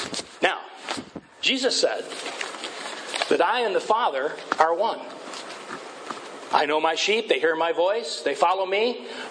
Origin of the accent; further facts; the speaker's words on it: United States; born there; I was born in the United States to a Christian family